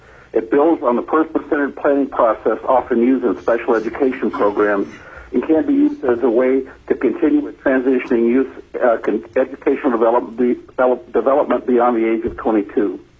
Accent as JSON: {"language": "English", "town": "Fairbanks", "region": "Alaska", "country": "United States", "said": "I am from Fairbanks"}